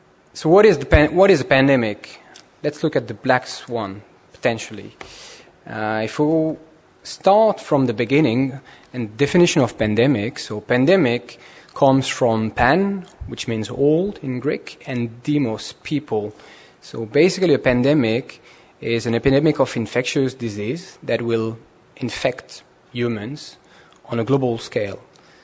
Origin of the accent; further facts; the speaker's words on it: France; accent: French; English is a second language; Maybe I should apologize in advance for my French accent. I'll try my best so that you can understand me properly.